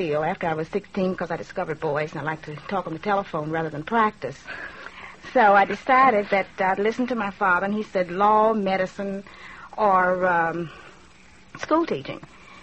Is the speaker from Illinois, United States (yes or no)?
no; Louisville, Kentucky, United States; As I was growing up in Louisville, Kentucky, I went to a segregated high school